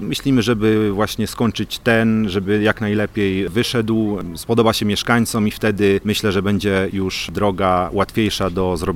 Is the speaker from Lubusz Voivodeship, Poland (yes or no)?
yes; Żagań, Lubusz Voivodeship, Poland; jestem z Żagania